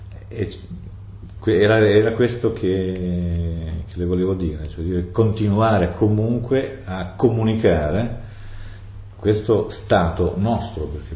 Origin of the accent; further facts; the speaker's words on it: Reggio Calabria, Calabria, Italy; io sono di Reggio Calabria